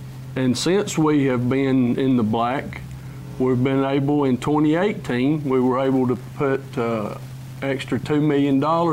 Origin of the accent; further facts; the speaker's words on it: Coleman, Alabama, United States; now in Fairview, United States; Born and raised in Coleman, Alabama. I now live in Fairview.